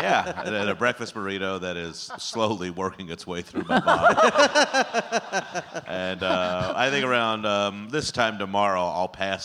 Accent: Omaha, Nebraska, United States; No, I came from Omaha, which is decidedly different and much colder and politically nowhere near the same.

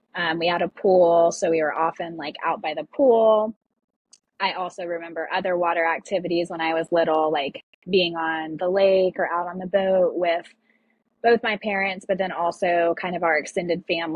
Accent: Florida, United States; Sure. So I grew up in Florida. I had what I consider to be like a very lovely childhood.

